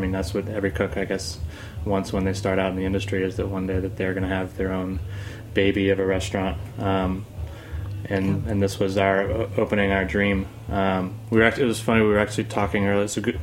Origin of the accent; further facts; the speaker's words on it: New Orleans, Louisiana, United States; also born or lived in Madisonville / Covington; I'm from, born and raised, New Orleans.